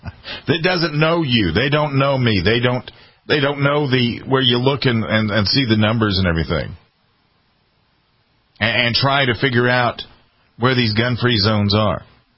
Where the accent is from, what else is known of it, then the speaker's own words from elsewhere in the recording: United States; Because I hate to tell you this, but I love being an American. I put on the uniform for this country